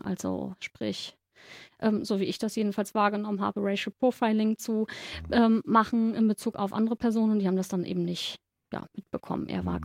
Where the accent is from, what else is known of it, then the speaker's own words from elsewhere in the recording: Hamburg, Germany; Dieser Eindruck hat meine Kindheit und meine Jugend auf St. Pauli bis heute geprägt.